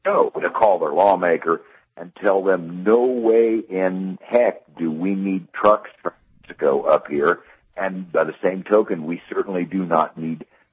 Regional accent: Midwest, United States; I'm from the Midwest. I used to truck in places like Pittsburgh

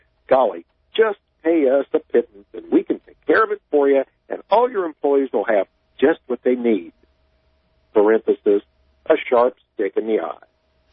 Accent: Nashville, Tennessee, United States; my hometown, Nashville, Tennessee

